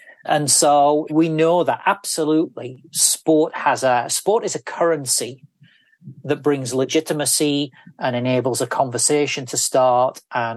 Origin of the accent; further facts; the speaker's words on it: United Kingdom; But I know, as a British guy, wherever I go in the world, I know the value of the currency that I have on my mobile phone or on a TV screen